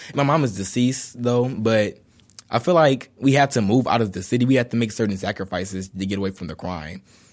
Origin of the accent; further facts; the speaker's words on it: Detroit, Michigan, United States; now in Southfield, United States; I'm a debater, and I live in Southfield. I grew up in Detroit.